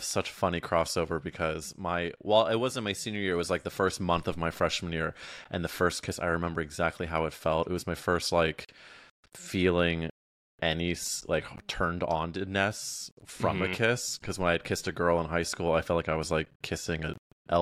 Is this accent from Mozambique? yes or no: no; St. Louis, Missouri, United States; I'm from St. Louis